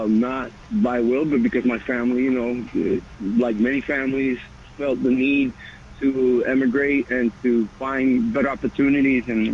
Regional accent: New York City, New York, United States; In New York, you know, I was from New York, you know, living in the Bronx, living in the Lower East Side, living in the Barrio.

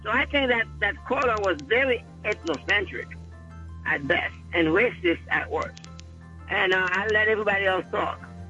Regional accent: Haiti; I'm from Haiti. We have a language called Creole, right? We have a religion called Voodoo.

